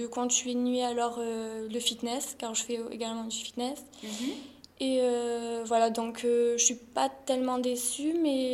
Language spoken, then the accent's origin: French; Istres, Provence-Alpes-Côte d'Azur, France; Non, je ne suis pas de Marseille. Je viens d'Istres, donc à 40 minutes d'ici.